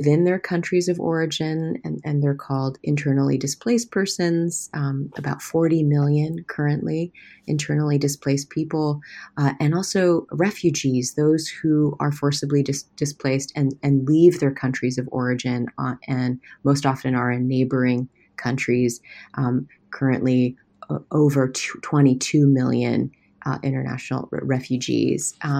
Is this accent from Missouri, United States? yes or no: yes; Missouri, United States; suburb of Kansas City, Missouri, and that's where I spent kind of formative years of my childhood, and I grew up around immigrants in the Korean church community and also around American friends in school and in the neighborhood.